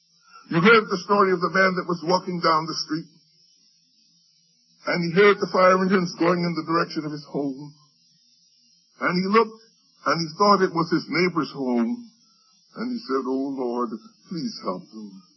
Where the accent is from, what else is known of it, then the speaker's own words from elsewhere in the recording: New York City, New York, United States; now in Maryland, United States; Growing up in New York City, I knew the place so well, I could get anywhere I want by public transportation. And then when I came down to Maryland